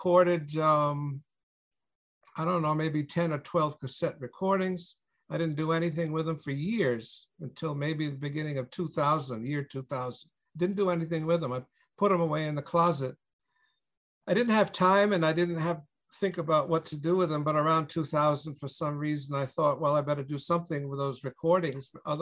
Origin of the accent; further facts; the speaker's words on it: Southampton, New York, United States; I was born and raised in Southampton, and we lived on the Shinnecock Reservation in Southampton.